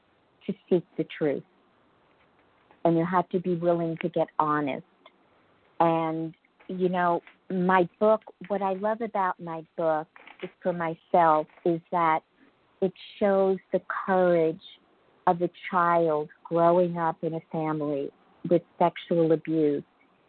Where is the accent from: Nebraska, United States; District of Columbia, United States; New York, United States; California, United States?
New York, United States; Merrick; I really painted this beautiful, picture-perfect life growing up in Merrick, and that's what I thought was my home life.